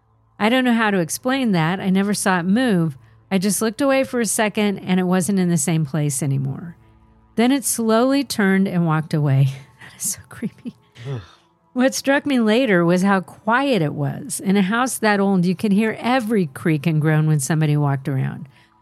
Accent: Georgetown, South Carolina, United States; born or raised there

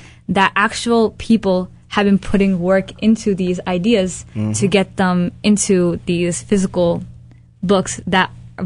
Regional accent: Brooklyn, New York, United States; born there; now in Long Island, United States; We were born in Brooklyn.

